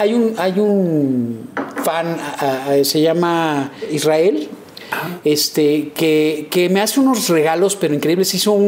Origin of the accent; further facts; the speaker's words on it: Yucatán, Mexico; De la península, cerca de Mérida, Yucatán. Ajá. Y de donde soy yo.